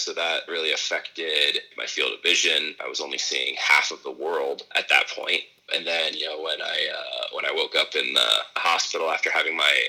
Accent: Jacksonville, Florida, United States; also born or lived in Chicago; So I was actually born in Chicago, Illinois, but didn't live there long enough to call it home. So I actually grew up in Jacksonville, Florida.

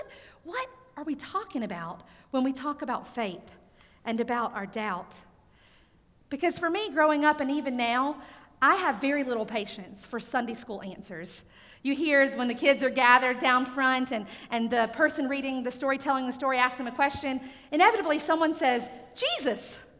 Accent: South Carolina, United States; In the church where I grew up in South Carolina, a Southern Baptist church, we had an old preacher

